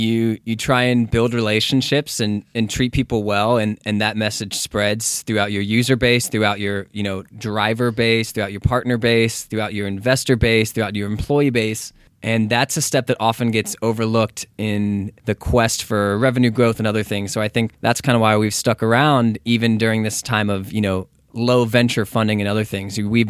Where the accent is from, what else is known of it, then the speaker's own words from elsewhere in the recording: Texas, United States; moved away as an adult; now in Los Angeles, United States; No, I'm from Texas.